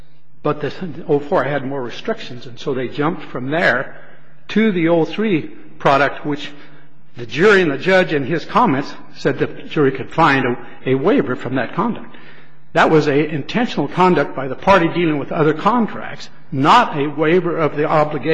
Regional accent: Weiser, Idaho, United States; I'm from Weezer, Idaho. That's a little town of 5,000.

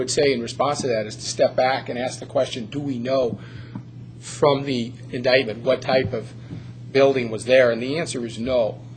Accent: Anchorage, Alaska, United States; I'm here from Anchorage, Alaska, to represent David Waits.

